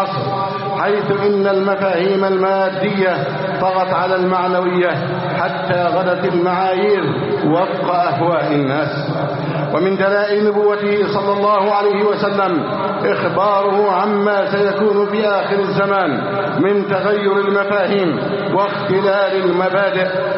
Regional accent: Egypt

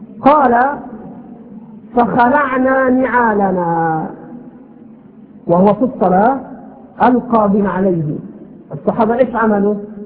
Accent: Egypt; على لهجتنا هنا في مصر

